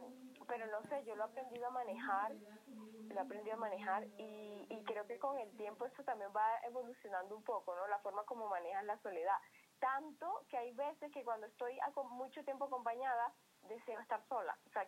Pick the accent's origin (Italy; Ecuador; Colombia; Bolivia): Colombia; Valledupar, Cesar; Yo soy de Valledupar, nací y crecí en Valledupar, César.